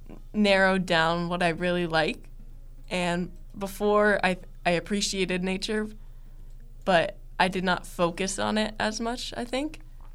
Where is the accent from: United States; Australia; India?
United States; Pennsylvania; Yeah, I grew up in Frick Park area, so we went to Frick Park a lot as a family